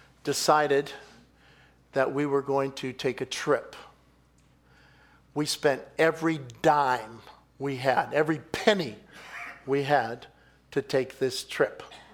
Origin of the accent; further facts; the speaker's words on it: Pittsburgh, Pennsylvania, United States; now in Detroit, United States; We're from Pittsburgh.